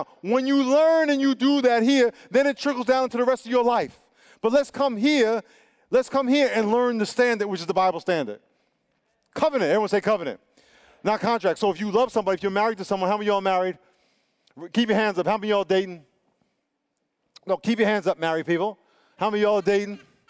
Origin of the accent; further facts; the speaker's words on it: New York, United States; the one blessing I have is I grew up in New York. Anybody from New York?